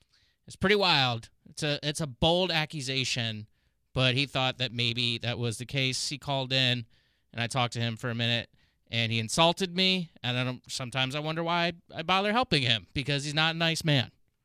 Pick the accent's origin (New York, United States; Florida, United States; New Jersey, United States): Florida, United States; Largo; I grew up in Largo